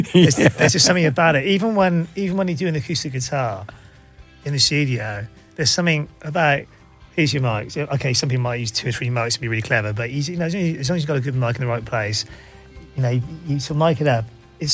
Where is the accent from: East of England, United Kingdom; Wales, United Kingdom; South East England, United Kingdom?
Wales, United Kingdom; Chepstow; also born or lived in Newport; I mean, I grew up just outside Chepstow, but I was born in Newport. So I didn't spend masses of time in Newport